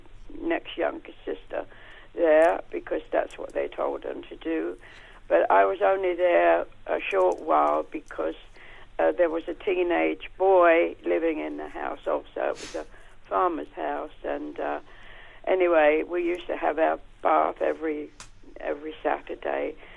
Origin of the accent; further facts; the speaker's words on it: Woolwich, London, United Kingdom; moved away; also born or lived in Greenwich; Yeah, I was born in Greenwich, but we lived my teen years and all in Woolwich.